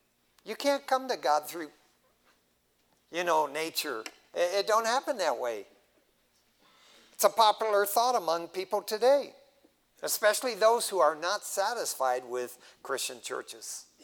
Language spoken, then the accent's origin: English; West Covina, California, United States; from West Covina.